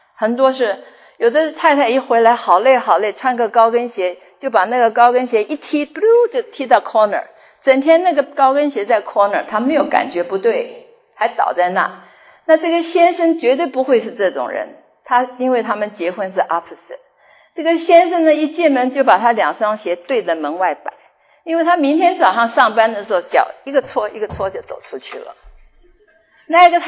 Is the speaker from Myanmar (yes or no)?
no; China; 因为我们中国人不太讲这个感